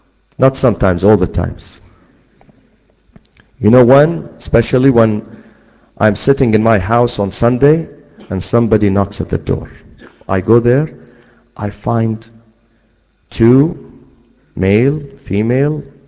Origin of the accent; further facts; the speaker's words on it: Iraq; Knowing that I'm from Iraq, the following week, the fourth week, they bought me a Bible in Arabic.